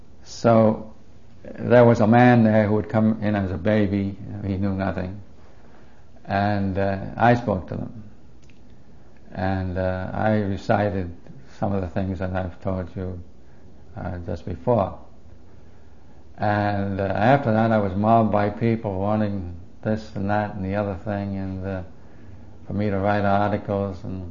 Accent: Wales, United Kingdom; So, being Welsh, I was interested to see something about the Welsh coming into this country

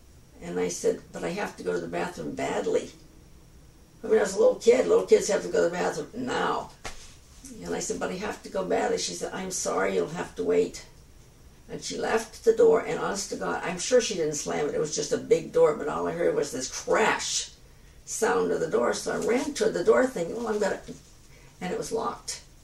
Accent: Canada; now in United States; And I didn't consider myself an immigrant because I was only from Canada.

